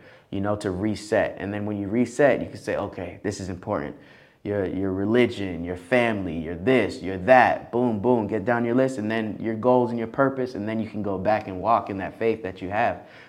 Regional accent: Florida, United States; because I'm from Florida, we ain't meditating, bro.

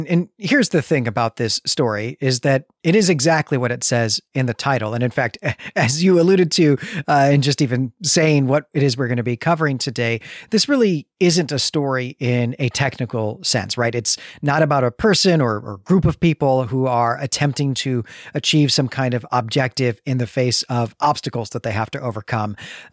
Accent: Chicago, Illinois, United States; Chicago's my hometown.

